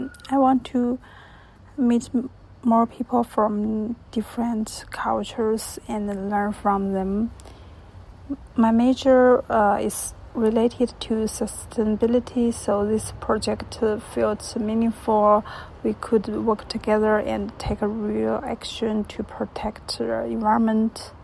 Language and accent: English; China; English is a second language; I'm from China and I'm 30 years old.